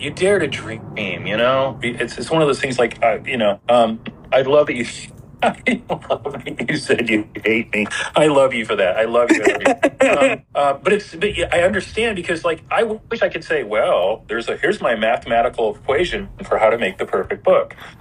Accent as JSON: {"language": "English", "region": "Ohio", "country": "United States", "tie": "born or raised there", "said": "I grew up in Ohio, which is pretty far from Mexico, but now I live in Southern California"}